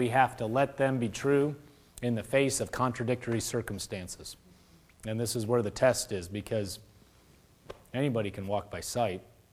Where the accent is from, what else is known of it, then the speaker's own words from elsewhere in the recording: Nebraska, United States; I grew up in Nebraska, and it was like that. I mean, Nebraska, you don't have professional sports anywhere near.